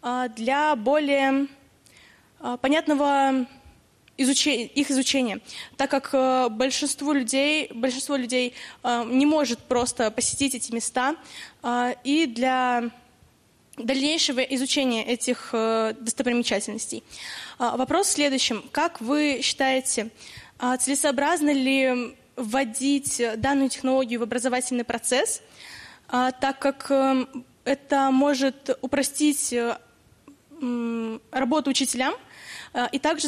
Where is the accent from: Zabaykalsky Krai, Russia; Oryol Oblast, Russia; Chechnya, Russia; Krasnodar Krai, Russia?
Zabaykalsky Krai, Russia; Chita; я из Забайкальского края, город Чита, перешла в 10 класс.